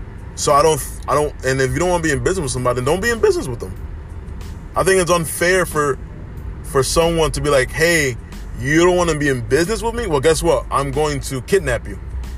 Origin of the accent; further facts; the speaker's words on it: Philadelphia, Pennsylvania, United States; But yeah, that's growing up in North Philly.